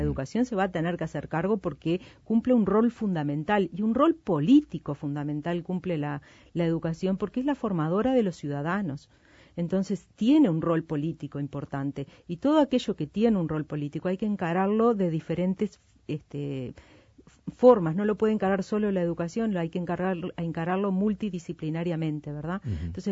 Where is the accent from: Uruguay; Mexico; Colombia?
Uruguay; Montevideo; also born or lived in Canelones coast; Yo soy de Montevideo.